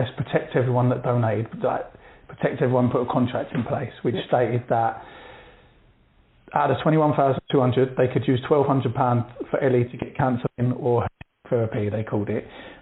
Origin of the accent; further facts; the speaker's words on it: East of England, United Kingdom; I'm Essex.